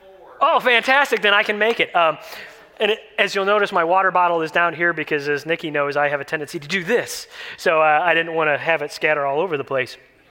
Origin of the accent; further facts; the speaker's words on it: Michigan, United States; You know, growing up in Michigan, one of the ways that we always knew that fall was upon us was that we'd hear this funny sound coming from the sky.